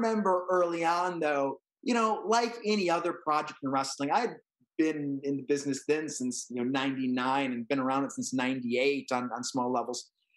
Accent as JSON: {"language": "English", "region": "Michigan", "country": "United States", "said": "I'm from Michigan."}